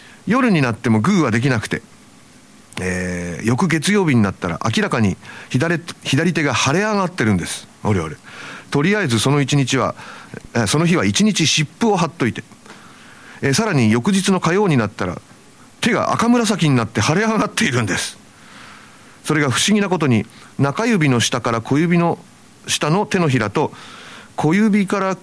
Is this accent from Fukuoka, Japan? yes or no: yes; Hakata, Fukuoka, Japan; 次はいよいよ私の地元博多でのファンクラブイベントです。